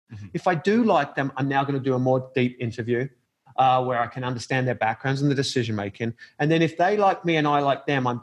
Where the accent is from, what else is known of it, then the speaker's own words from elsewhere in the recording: England, United Kingdom; Cup of tea, I'm English from him